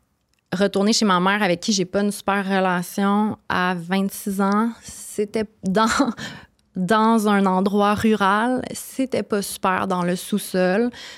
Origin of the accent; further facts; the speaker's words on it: Brossard, Quebec, Canada; also born or lived in Montréal; J'ai grandi, tu sais, je suis née à Montréal, je suis partie à Brossard. J'ai grandi sur la rive sud, puis je retournais à Montréal, puis là, je retournais sur la rive sud.